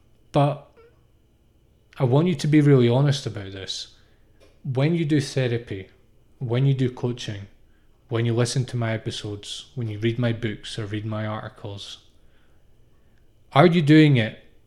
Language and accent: English; United Kingdom; I'm British, so I definitely did.